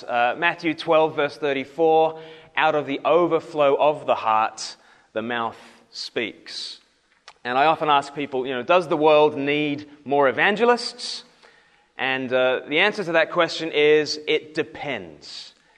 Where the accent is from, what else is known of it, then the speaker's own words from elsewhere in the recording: Australia; now in England; I'm an evangelist working on the south coast in England, but I'm actually from Australia originally, so my accent's a bit funny.